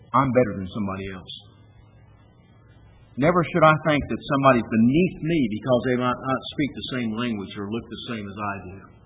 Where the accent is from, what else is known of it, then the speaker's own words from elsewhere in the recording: United States; Never should I think that because I'm an American, I'm better than anybody else.